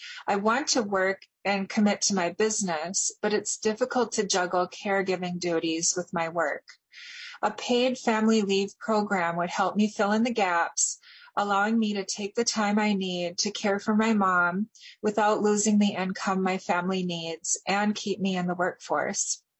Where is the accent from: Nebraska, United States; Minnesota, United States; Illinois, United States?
Minnesota, United States; Minneapolis; I'm from Minneapolis